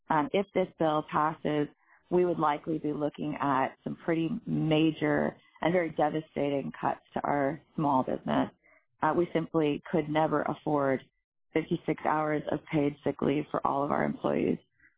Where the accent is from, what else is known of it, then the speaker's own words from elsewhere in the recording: Hope, Alaska, United States; from Hope, Alaska.